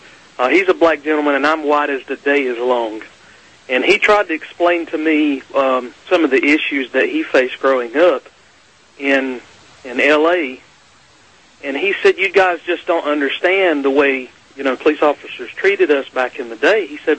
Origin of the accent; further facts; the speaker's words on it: North Carolina, United States; because I'm from North Carolina, this guy's from North Carolina